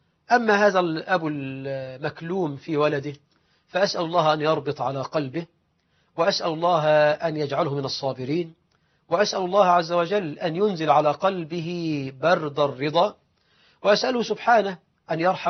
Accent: Egypt; اللهم اجعل بلدنا مصر أمنا أمانا وسائر بلاد المسلمين.

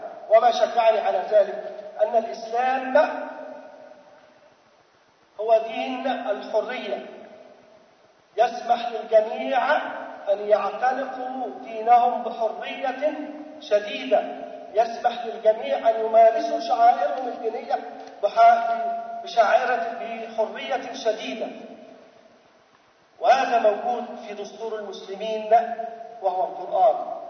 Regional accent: Egypt; فحضر مثلا بسيط في إجازة كاتب عندنا في مصر

